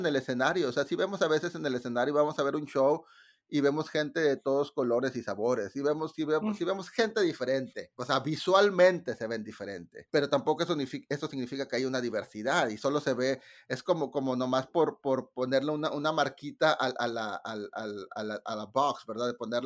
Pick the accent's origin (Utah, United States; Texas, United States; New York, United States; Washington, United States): New York, United States